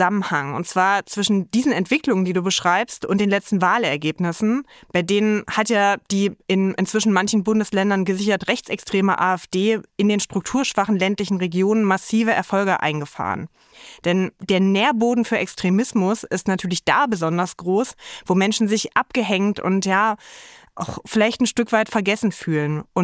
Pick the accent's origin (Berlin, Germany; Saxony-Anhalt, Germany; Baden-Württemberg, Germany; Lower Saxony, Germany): Saxony-Anhalt, Germany; Dessau; In meiner Heimatstadt Dessau und auch Umgebung existiert heute kein einziger der Clubs mehr, in denen ich als Jugendliche feiern war.